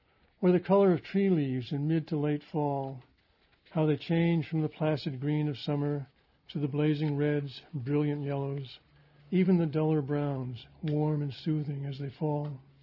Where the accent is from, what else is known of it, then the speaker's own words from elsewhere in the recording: Maine, United States; I grew up in Maine, and I went up there 4 or 5 years ago.